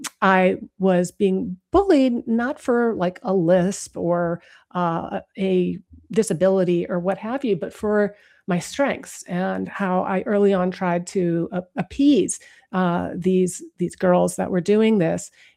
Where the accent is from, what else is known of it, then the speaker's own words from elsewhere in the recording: Newton, Massachusetts, United States; I grew up in Newton, Massachusetts.